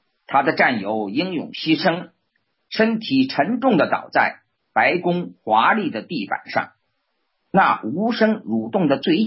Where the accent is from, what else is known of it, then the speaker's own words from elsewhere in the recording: China; 我们中国人